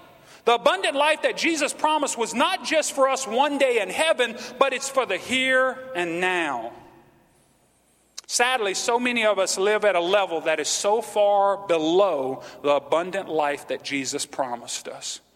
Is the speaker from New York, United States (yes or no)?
no; Louisiana, United States; Okay, now it's a little bit too cold for me as a Cajun, okay?